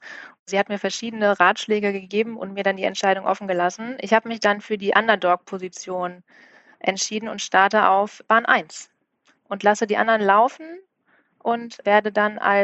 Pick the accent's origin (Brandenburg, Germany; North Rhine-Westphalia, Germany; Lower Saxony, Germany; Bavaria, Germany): North Rhine-Westphalia, Germany; Bielefeld; now in Hamburg, Germany; bin jetzt seit 2013 schon bei Edeka. Seit 2013 auch in Hamburg. Komme gebürtig aus Bielefeld.